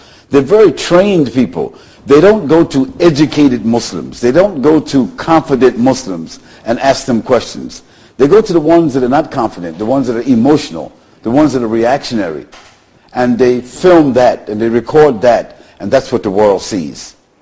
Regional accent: United States; And as an American, if I give you my passport, you'll see that I've been to 73 countries.

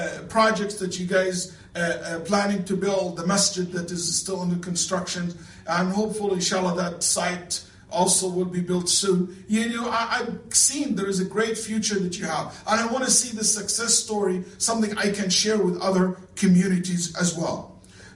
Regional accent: Riyadh, Riyadh Province, Saudi Arabia; where I grew up in Riyadh, in Saudi Arabia.

